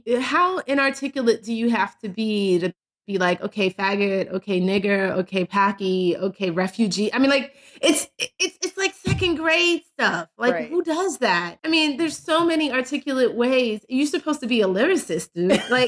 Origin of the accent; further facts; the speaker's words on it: New York, United States; I'm from New York.